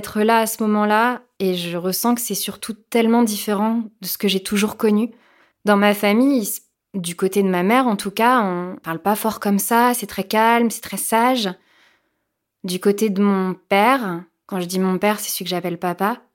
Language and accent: French; France; quand j'étais petite, je me souviens que je disais toujours que c'était trop triste que je venais que de France.